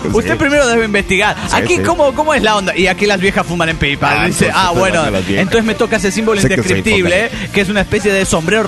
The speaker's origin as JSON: {"language": "Spanish", "town": "Nuevo Laredo", "region": "Tamaulipas", "country": "Mexico", "said": "de Nuevo Laredo, Tamaulipas, México."}